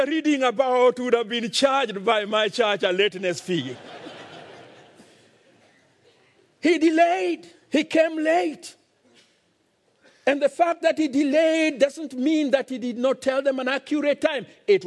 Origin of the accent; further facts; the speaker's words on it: Kenya; Now, being a Kenyan pastor who officiates in weddings quite often